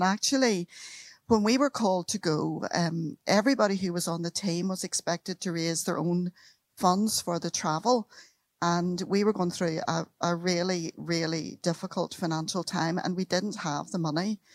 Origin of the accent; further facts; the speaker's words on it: Northern Ireland, United Kingdom; now in Bishop's Froom, United Kingdom; You've probably already recognized the accent. I come from Northern Ireland.